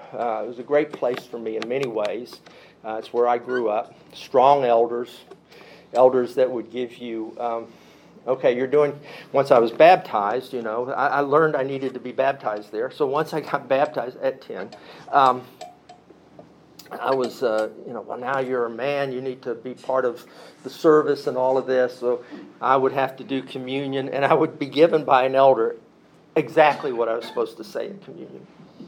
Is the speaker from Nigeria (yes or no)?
no; Jacksonville, Florida, United States; Growing up in Jacksonville, Florida, most of my life, it was, without a doubt, a mission field.